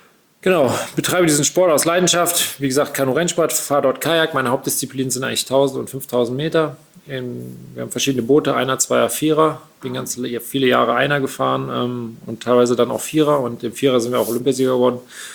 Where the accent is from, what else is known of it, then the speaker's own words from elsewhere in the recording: Siegburg, North Rhine-Westphalia, Germany; bei uns in Siegburg, wo ich damals groß geworden bin, in der Nähe von Bonn.